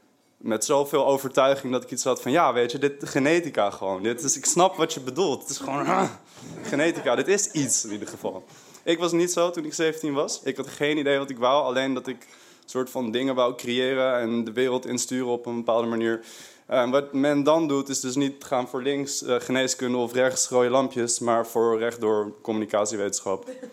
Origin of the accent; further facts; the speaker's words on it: Haarlem, North Holland, Netherlands; now in Amsterdam, Netherlands; ik was net nieuw in Amsterdam, ik had helemaal geen vrienden, want ik kom uit Haarlem, daar heb ik die R.